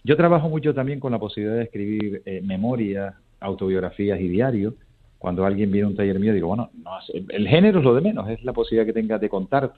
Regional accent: Guía, Canary Islands, Spain; su patria chica en Gran Canaria, donde él es en mi pueblo, arriba en Guía, donde procedo yo

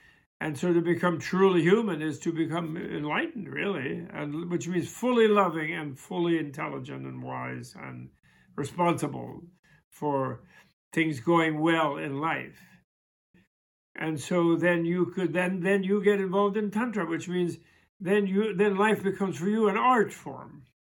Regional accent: New York, United States; being a New Yorker and an American.

